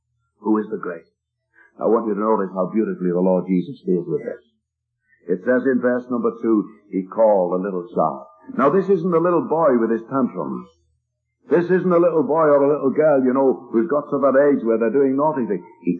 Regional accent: Liverpool, North West England, United Kingdom; I know an assembly in my hometown of Liverpool

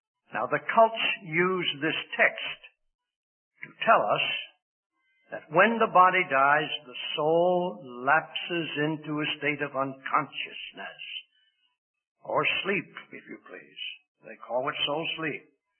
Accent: Pennsylvania, United States; born there; I was born in Pennsylvania.

